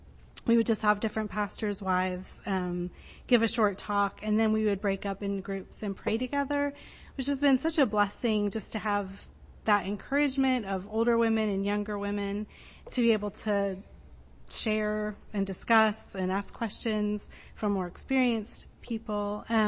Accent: United States; now in Wales, United Kingdom; I think because I'm American, they let me get away with a lot. The majority of the women in Wales, they would not feel comfortable up in front of everyone.

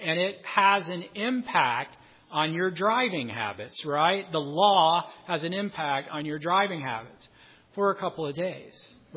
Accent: Alabama, United States; So I'm from Alabama. I'm different than most of you who are from the Midwest.

